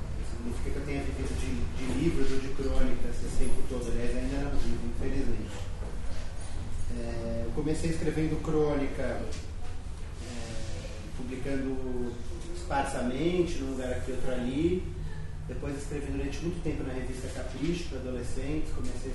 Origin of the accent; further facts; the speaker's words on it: São Paulo, Brazil; born there; Bom, eu nasci em São Paulo, tenho 30 anos